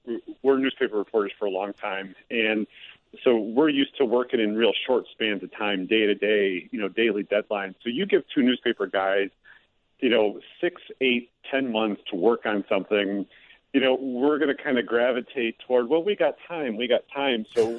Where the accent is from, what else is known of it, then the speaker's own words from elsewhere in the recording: Chicago, Illinois, United States; Well, I'm a city guy. For the first half of my my school years, up through grade school, living on the northwest side, Laramie and Diversey area, and then bounced out to the suburbs